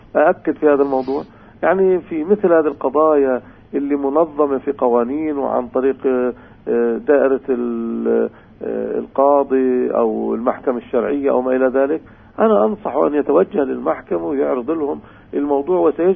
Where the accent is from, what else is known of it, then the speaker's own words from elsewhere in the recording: Palestine; والحمد لله عندنا في فلسطين كل محافظة فيها مفتي